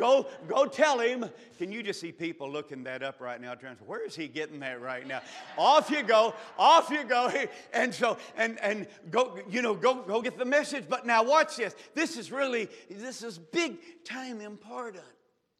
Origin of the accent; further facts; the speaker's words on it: Texas, United States; I'm kind of from Texas.